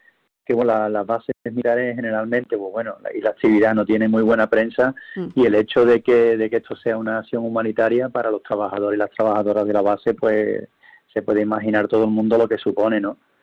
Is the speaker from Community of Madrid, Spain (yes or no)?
no; Andalusia, Spain; Nosotros como los andaluces tenemos una historia de movimientos migratorios